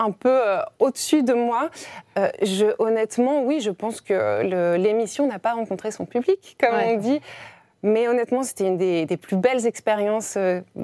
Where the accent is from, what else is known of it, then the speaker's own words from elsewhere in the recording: Grenoble, Auvergne-Rhône-Alpes, France; Stanislas Guzman aime dire que je suis née dans la cuvette.